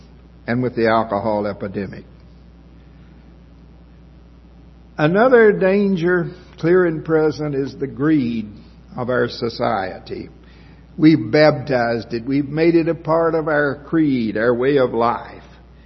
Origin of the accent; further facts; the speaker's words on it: South Carolina, United States; growing up in the Low Country